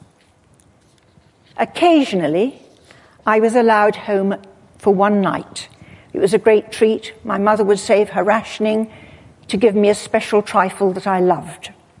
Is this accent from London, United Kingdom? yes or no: yes; Croydon, London, United Kingdom; born there; I was born in Croydon just before the beginning of the Second World War.